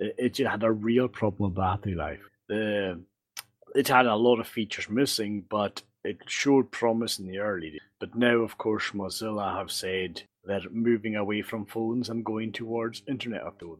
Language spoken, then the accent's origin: English; Isle of Lewis, Scotland, United Kingdom; I'm from the Isle of Lewis in the northwest, the Outer Hebrides.